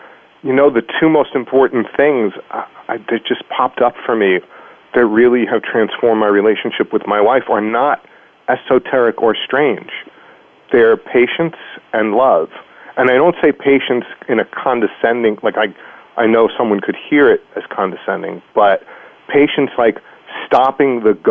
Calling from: Boston, Massachusetts, United States; I'm calling from Boston.

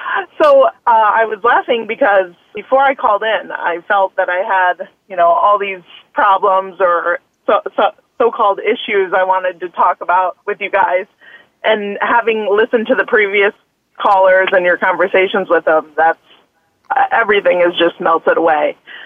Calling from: Chicago, Illinois, United States; I'm calling in from Chicago today.

